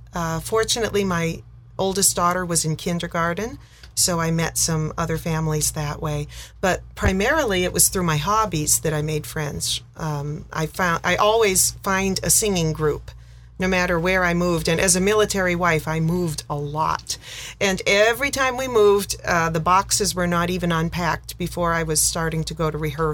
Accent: United States; accent: American; And I would experience discrimination routinely in shops as soon as they heard me speak because I had this American accent.

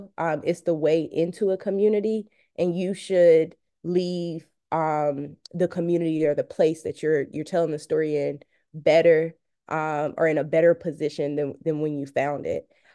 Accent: North Carolina, United States; So let me go back home. Growing up in Eastern North Carolina, you look around, it just looks rural, it looks country, it looks like there's nothing to do here.

